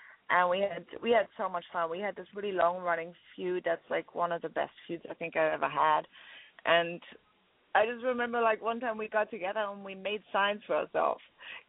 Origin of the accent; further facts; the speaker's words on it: England, United Kingdom; I guess maybe it's because I'm English. We've had plenty, over in England